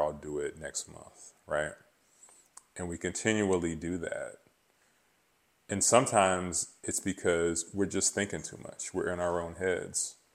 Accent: Dallas, Texas, United States; known as the Texas boys because we were all from different parts of Texas. I went to Florida A&M, so I was from the Dallas area.

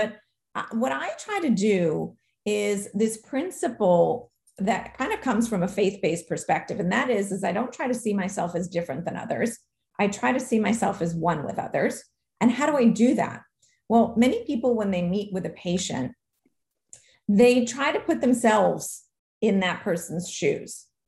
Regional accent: Queens, New York, United States; I grew up in Queens, New York, where there was no such thing as a majority.

